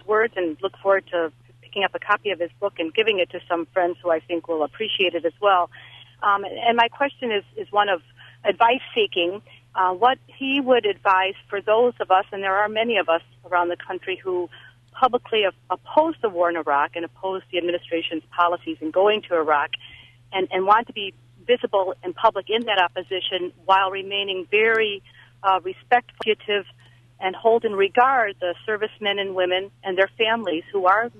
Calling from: Champaign, Illinois, United States; Hi, I'm calling from Champaign.

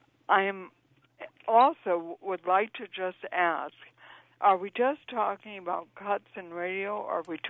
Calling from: Champaign, Illinois, United States; I'm calling from Champaign. I live in Urbana.

